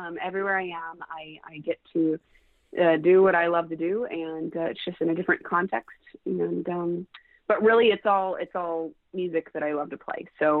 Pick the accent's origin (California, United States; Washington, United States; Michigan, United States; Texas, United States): Washington, United States; Seattle; I was in a dressing room in my hometown of Seattle